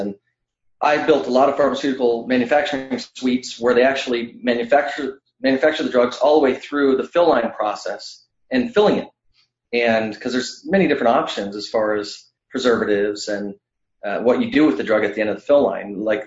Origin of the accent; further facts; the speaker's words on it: Wyoming, United States; also born or lived in Montana / Oregon; I grew up in Wyoming and Montana, and then went to Oregon State University